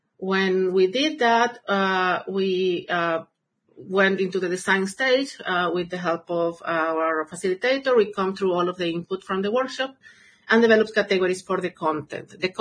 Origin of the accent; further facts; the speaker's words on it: Venezuela; I am from Venezuela, and when we had this happen in Venezuela